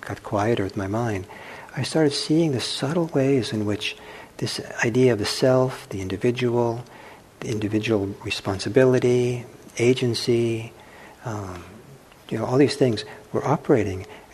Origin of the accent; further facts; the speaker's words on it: Norway; And I'm from Norway, and Norway, it's possible Norway has it even stronger than America in certain ways.